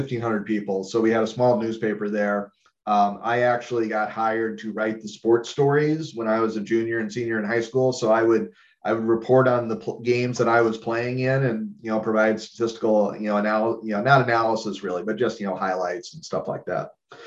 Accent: Iowa, United States; I grew up in Iowa. We didn't have, obviously, a major league team.

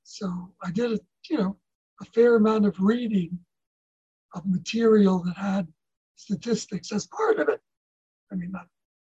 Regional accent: New York City, New York, United States; I grew up in the Highbridge section of the West Bronx in New York City, which meant that I lived within walking distance of both Yankee Stadium and the Polo Grounds.

